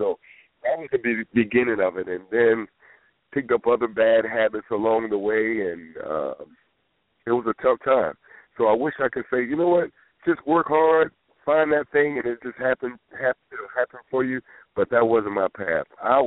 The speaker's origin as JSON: {"language": "English", "town": "Savannah", "region": "Georgia", "country": "United States", "tie": "born or raised there", "said": "where I grew up in Savannah, Georgia, and the projects of Fellwood Homes, and then we ended up moving towards Tatumville"}